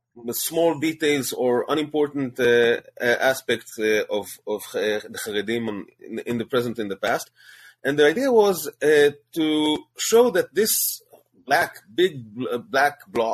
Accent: Bnei Brak, Central District, Israel; I grew up in Bnei Brak, which is the capital, so to speak, of the Haredi, Haredi Jews in Israel.

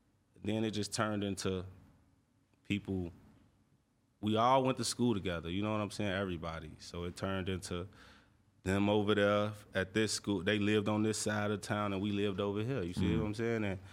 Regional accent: Chicago, Illinois, United States; Well, I grew up in the Inglewood area of Chicago, you feel me?

